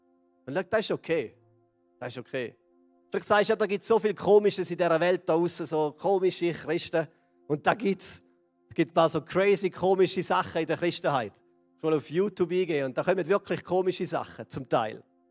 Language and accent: German; Switzerland; Ja, so ein bisschen als Schweizer nüchterne Chile.